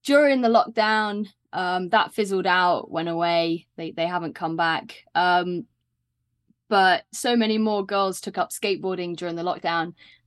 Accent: Bristol, South West England, United Kingdom; born there; now in London, United Kingdom; Yes, we are based in North London, but I was born in Bristol

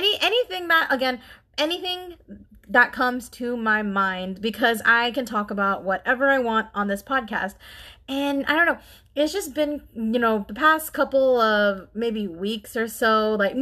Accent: Philippines; I am a Filipino girl in this big world.

